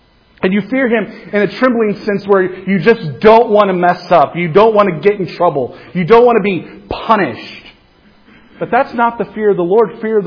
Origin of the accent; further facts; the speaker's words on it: Kansas, United States; back in my day, where growing up in Kansas, we were taken out behind the woodshed.